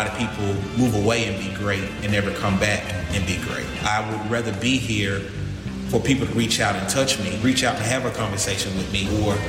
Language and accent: English; Memphis, Tennessee, United States; Growing up in Memphis, of course, our culture, our history is amazing.